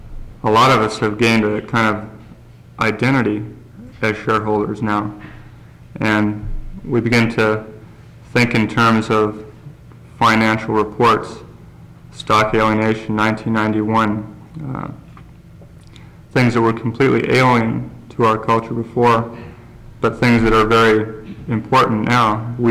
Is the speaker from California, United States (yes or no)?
no; Sitka, Alaska, United States; I'm a Tlingit from Sitka, Shiatica and Sea Alaska shareholder, enrolled in Sitka Community Association.